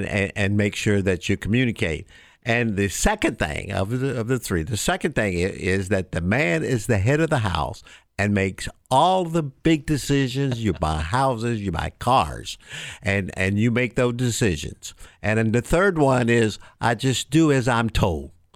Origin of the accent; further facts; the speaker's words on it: Columbia, South Carolina, United States; My hometown is Columbia